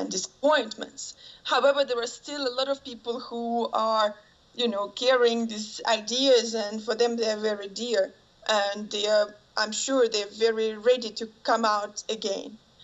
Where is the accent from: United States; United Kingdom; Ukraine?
Ukraine; I grew up in Ukraine, and I've always seen the same faces on TV, in the news